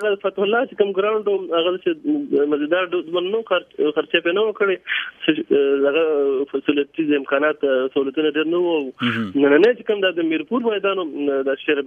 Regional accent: Mardan, Khyber Pakhtunkhwa, Pakistan; also born or lived in Karachi; موږ د مردان یو کراچي کې پیدا شو

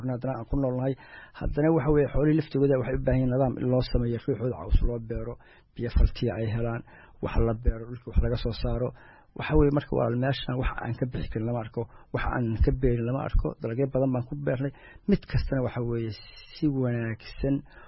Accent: Golol, Mudug, Somalia; born there; moved away; anigu horta Mudug baan ku dhashay qaasatan waxaan ku dhashay meel la yiraahdo Golol afar waa qotulada la yiraahdo ayaan ku dhashay waxa weeye marka dhulkaas waa dhul biyo badan

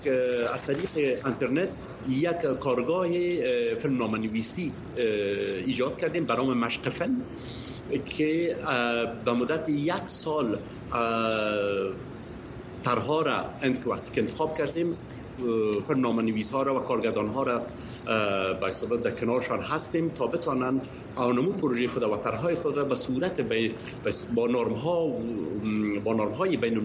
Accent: Afghanistan; moved away as an adult; با سن 20 سالگی از افغانستان آمدم بیرون

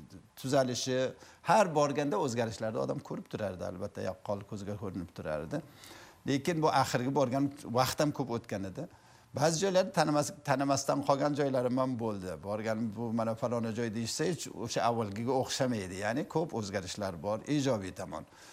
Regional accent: Afghanistan; born there; Hisob bizni ikkinchi vatan degandek, bizni tug'ilgan joyimiz Afg'oniston albatta.

